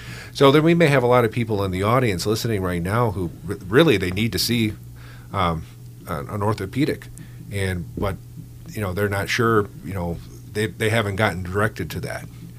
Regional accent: Detroit, Michigan, United States; I came from the Detroit area and moved up here

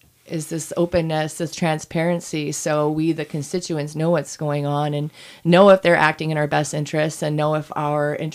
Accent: Michigan, United States; also born or lived in Upper Peninsula; I grew up in Agani. I'm a Uper by birth. And then I stayed close to home for my undergraduate training.

